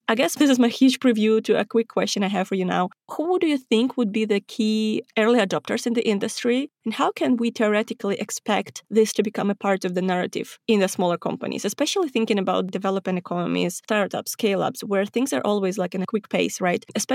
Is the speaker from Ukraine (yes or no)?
yes; Ukraine; I didn't know about it. I'm from Ukraine. Eastern Europe doesn't really care about the things.